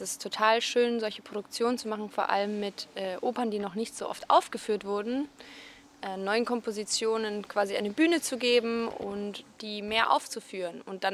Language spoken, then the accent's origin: German; Munich, Bavaria, Germany; Ich komme aus München. Ich studiere auch in München